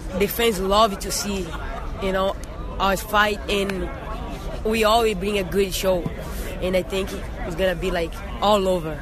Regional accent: Florida, United States; and I'm from Florida.

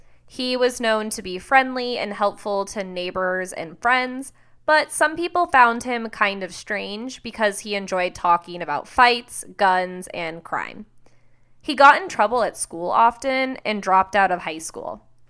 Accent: the South, United States; accent: southern; I think that just the sheer

